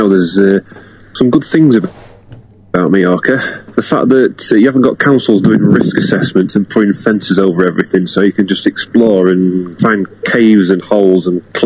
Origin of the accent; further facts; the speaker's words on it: Yorkshire and the Humber, United Kingdom; I'm a Yorkshire man